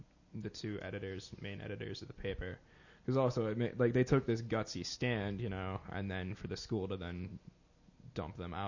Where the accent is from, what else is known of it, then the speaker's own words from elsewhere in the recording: United States; I mean, it might just be because I'm an American looking at it.